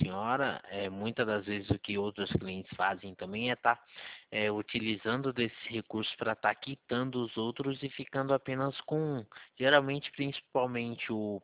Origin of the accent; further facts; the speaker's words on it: Valinhos, São Paulo, Brazil; eu sou aqui de Valinhos.